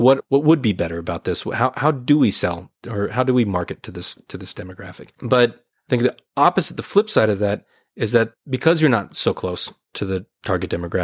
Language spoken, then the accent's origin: English; United States; right? And I'm American.